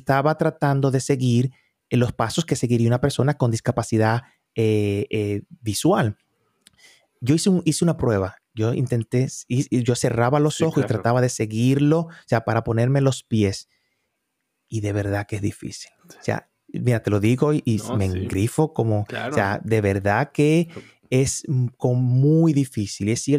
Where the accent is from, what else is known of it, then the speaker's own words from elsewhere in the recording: Dominican Republic; moved away; vengo originalmente de República Dominicana. Ahí empecé la mayor parte de mi carrera profesional. Aquí solamente tengo 8 años.